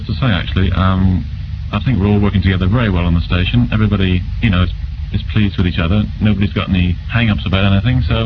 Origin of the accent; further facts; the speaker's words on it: South East England, United Kingdom; I come from Surrey in England